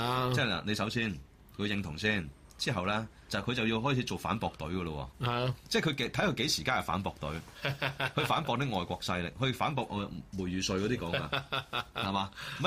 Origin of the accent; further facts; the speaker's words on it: Hong Kong; 咁但係咪我哋香港人嘅身份、香港嘅原地，我哋自己本身個獨立嘅空間